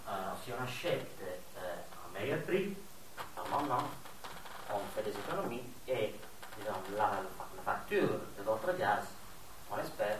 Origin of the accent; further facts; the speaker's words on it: Italy; si dans mon pays d'origine, Eni achète chez Gazprom en grande quantité, comme Eni c'est l'opérateur fournisseur de gaz en Italie